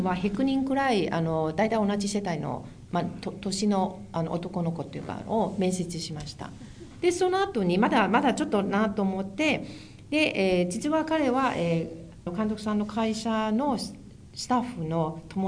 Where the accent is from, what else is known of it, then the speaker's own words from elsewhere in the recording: Hong Kong; 自分は香港で生まれたから香港に育ってたから、まあ、その庶民生活もよくしてるし